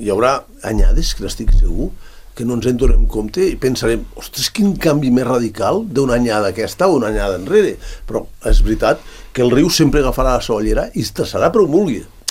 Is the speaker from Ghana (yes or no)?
no; Escaldes-Engordany, Andorra; jo sóc d'Escaldes en Gordany, allà ens morim, ens mengem els mocs, com se diu, perquè no votem res, perquè ja no hi ha res.